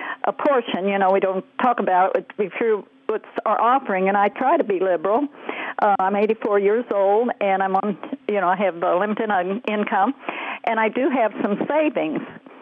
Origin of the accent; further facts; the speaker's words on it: Independence, Missouri, United States; also born or lived in Kansas City; now in Granite City, United States; I was born in Kansas City, but I was my house. My parents lived in. I lived in Independence, Missouri, for 18 years. I was born, went to school there